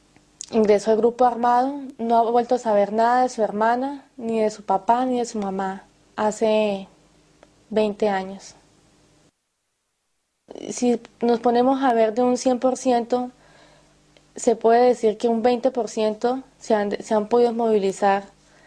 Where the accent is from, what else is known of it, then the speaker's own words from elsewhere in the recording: Colombia; soy colombiana, estoy en el quinto semestre de trabajo social.